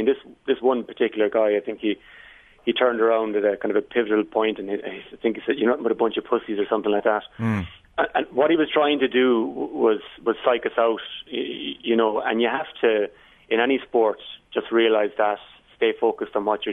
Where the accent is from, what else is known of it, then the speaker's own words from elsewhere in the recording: Munster, Ireland; we're brought up as young Irish men, and certainly I was brought up in Kerry to think, you know, masculine is good and to be masculine.